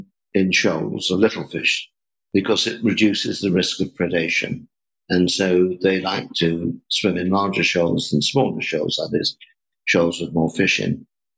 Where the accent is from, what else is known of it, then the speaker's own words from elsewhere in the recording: England, United Kingdom; I was brought up in England